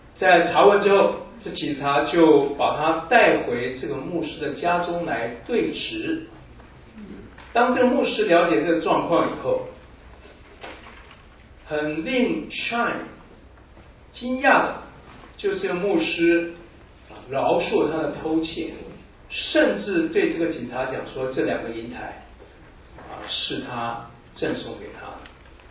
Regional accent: Taiwan; moved away as an adult; now in Dallas, United States; 我是从台湾来，三十二年前来德州大学念书

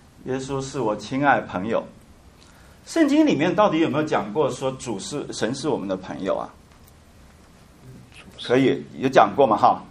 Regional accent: China; 我相信我们中国人讲哈

